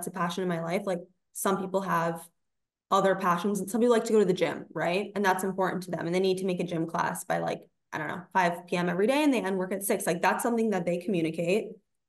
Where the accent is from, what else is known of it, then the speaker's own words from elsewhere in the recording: New York City, New York, United States; I grew up in New York City, so like my whole family lives here and like my friends